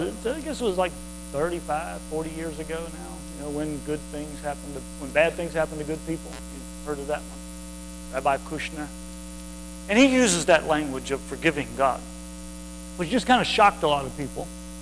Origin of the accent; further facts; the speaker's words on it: Virginia, United States; because I grew up in Virginia. We don't have a football team in Virginia